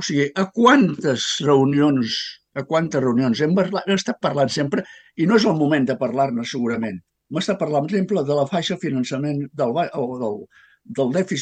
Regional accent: Catalonia, Spain; Nosaltres m'han de concedir perquè jo sóc català, eh? I els altres no ho són.

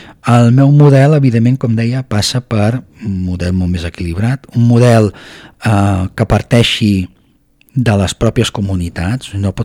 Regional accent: Barcelona, Catalonia, Spain; Jo sóc de Barcelona i ho puc dir

